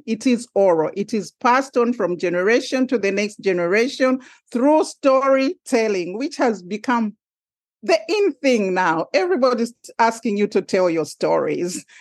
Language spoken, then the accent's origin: English; Zambia; I'm talking from an African perspective, because I am from Zambia and my roots are still embedded in Africa.